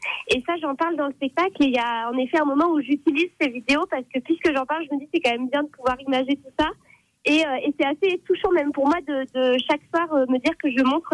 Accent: Bordeaux, Nouvelle-Aquitaine, France; je viens de Bordeaux, d'un milieu quand même assez bourgeois.

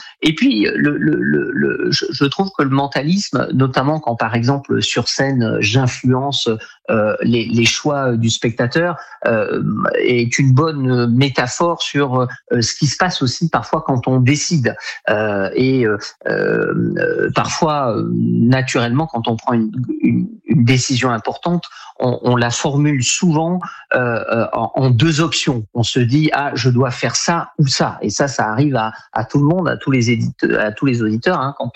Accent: Nouvelle-Aquitaine, France; Je suis originaire des Pyrénées-Atlantiques

